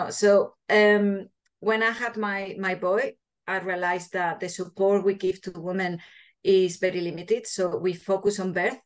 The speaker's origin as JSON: {"language": "English", "country": "Spain", "second_language": "English", "said": "So as you can see from my accent, I'm Spanish. So in Spain, the way they help deliver babies, or the way they manage the childbirth, is quite medicalized"}